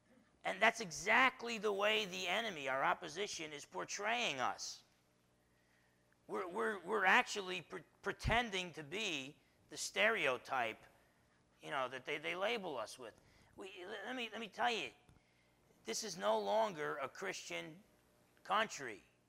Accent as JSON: {"language": "English", "town": "Bremerton", "region": "Washington", "country": "United States", "said": "In Kitsap County, we have I'm from Bremerton, and I'm sure you all have heard of Bremerton"}